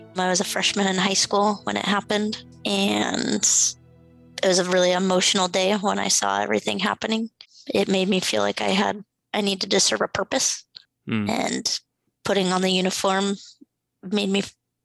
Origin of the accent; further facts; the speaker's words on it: Hillsboro, Oregon, United States; also born or lived in Portland, United States; I am born and raised in Portland, mainly grew up in Hillsboro.